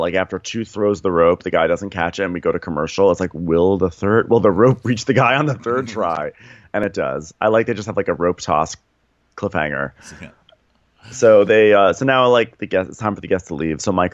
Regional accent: Australia; accent: Australian; I spent so much time yesterday working on my South African accent, and now I'm just back to Australian.

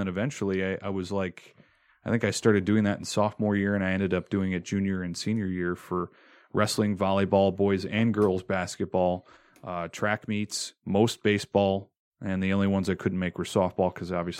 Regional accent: Three Oaks, Michigan, United States; now in St. Joseph, United States; I live in St. Joseph. I'm from Three Oaks around here in Michigan.

